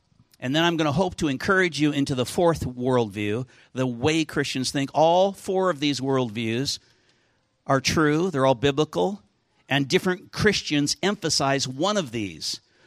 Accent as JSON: {"language": "English", "town": "Helena", "region": "Montana", "country": "United States", "tie": "born or raised there", "said": "I was raised in Helena."}